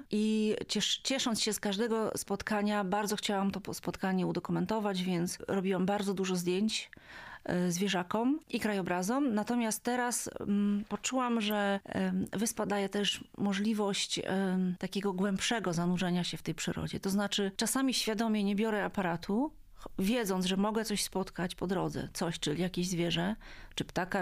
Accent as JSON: {"language": "Polish", "town": "Sopot", "region": "Pomeranian Voivodeship", "country": "Poland", "tie": "born or raised there", "said": "od urodzenia mieszkałam w Sopocie, wychowałam się tam i właściwie Sopot był moim centrum wszechświata."}